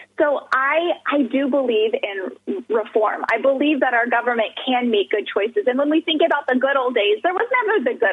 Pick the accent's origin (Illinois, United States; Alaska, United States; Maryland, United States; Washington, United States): Alaska, United States; So I grew up in Alaska, and I wanted to get out of Alaska so bad.